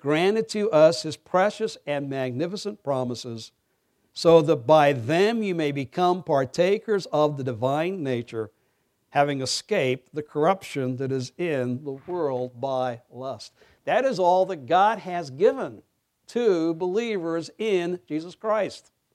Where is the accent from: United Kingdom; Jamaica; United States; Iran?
United Kingdom; England; born there; since I was born in England and Ryle was a minister in the Church of England, that I could do no better than improve upon his words, one Englishman quoting another.